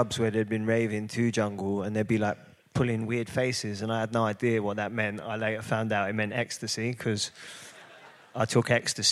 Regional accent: London, United Kingdom; I grew up in East London.

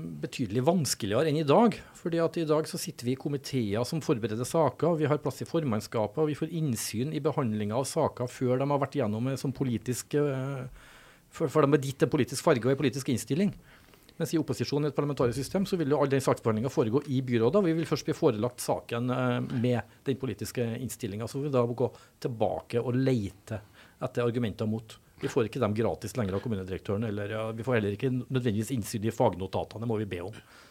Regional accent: Bindal, Nordland, Norway; Nei, du, jeg vokste opp i Bindal, og borgerlig var ikke en opsjon.

